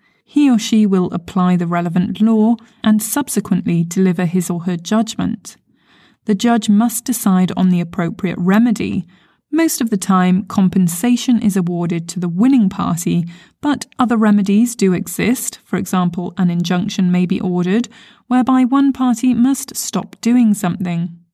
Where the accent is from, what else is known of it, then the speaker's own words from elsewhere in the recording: United Kingdom; I am British, of course.